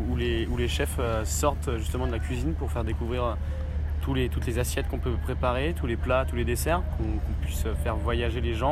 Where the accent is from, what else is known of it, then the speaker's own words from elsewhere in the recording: Rennes, Brittany, France; j'ai commencé à Rennes, je viens de Rennes.